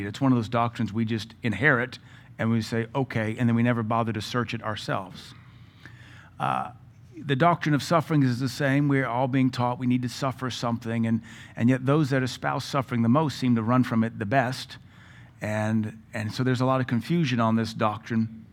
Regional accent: the South, United States; This is a necessary doctrine, especially as a Southerner. I was raised in denominational churches, a little bit of Methodism, a whole lot of Southern Baptistism

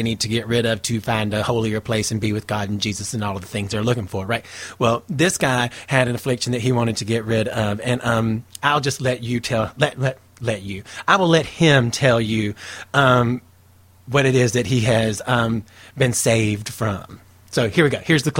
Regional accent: Monroe, North Carolina, United States; now in Hollywood, United States; I grew up in the South. I live out here in Hollywood now. Been in Hollywood for a long time, since the early 90s, 1992 to be exact

